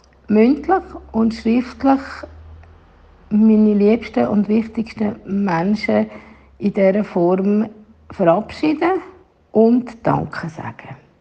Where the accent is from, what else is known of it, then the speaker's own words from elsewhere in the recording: Flüelen, Uri, Switzerland; weil ich bin gebürtige Flüelerin. Mein Heimatort ist dort und das ist dort so schön.